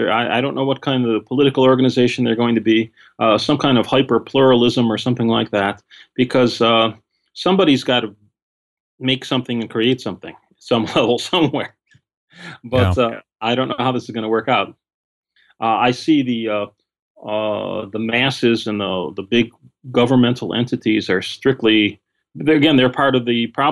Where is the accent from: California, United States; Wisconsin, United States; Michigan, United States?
Michigan, United States; Detroit; I come from Detroit, which was a city with problems.